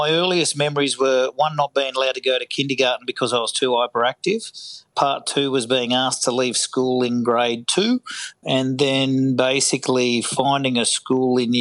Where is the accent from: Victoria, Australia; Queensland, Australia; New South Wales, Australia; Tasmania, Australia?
Queensland, Australia; Gold Coast; I grew up on the Gold Coast. I schooled through the coast, and very much from being through the Gold Coast, my family were in hospitality. So I was a young hospitality worker.